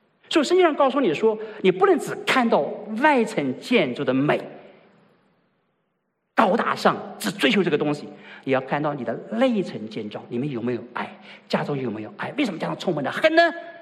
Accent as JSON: {"language": "Chinese", "country": "China", "said": "但是这是我们中国人这么认为，但是事实呢并非如此。"}